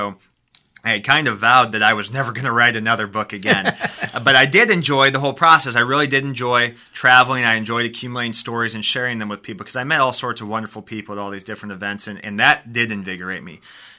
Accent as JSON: {"language": "English", "town": "Kelowna", "region": "Illinois", "country": "United States", "tie": "born or raised there", "said": "I grew up in Kelowna, Illinois, okay. So a small town."}